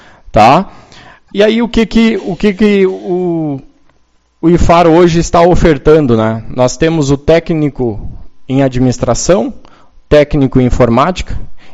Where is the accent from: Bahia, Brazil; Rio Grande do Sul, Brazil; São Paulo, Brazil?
Rio Grande do Sul, Brazil; Santiago; now in Uruguaiana, Brazil; assim como eu, né, que vim de Santiago, já me considero uruguaianense e não pretendo sair daqui